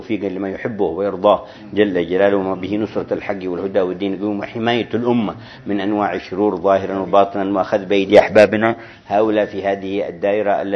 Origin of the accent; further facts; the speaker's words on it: Hadhramaut, Yemen; أيام شيوعية عندنا في حضرموت